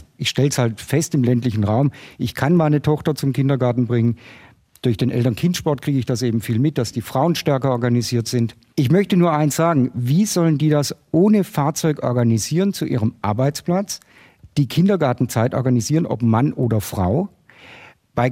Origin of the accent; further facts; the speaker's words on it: Neubulach, Baden-Württemberg, Germany; ich komme aus Neubulach. Neubulach ist ein Luftkurort.